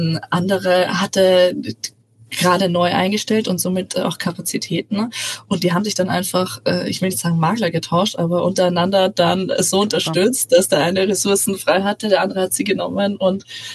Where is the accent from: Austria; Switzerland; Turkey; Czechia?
Austria; now in Hamburg, Germany; Hier habe ich mich natürlich in Deutschland mittlerweile nach 9 Jahren gut angepasst. Aber ich würde sagen, meine Heimat wird immer Österreich bleiben und mein Zuhause ist aktuell Hamburg